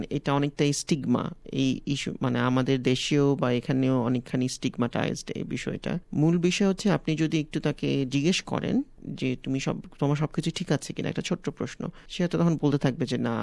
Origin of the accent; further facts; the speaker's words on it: Bangladesh; now in Australia; আমি একজন বাংলাদেশি, অস্ট্রেলিয়াতে কাজ করছি মানসিক স্বাস্থ্য নিয়ে, এবং আমার গবেষণার একটা অংশ হচ্ছে বাংলাদেশি এখানে যারা বসবাস করছেন তাদের মানসিক স্বাস্থ্য নিয়ে।